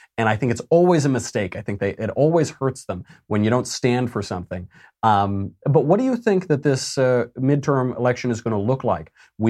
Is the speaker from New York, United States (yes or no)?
yes; New York, United States; now in California, United States; I'm from New York. I live in California.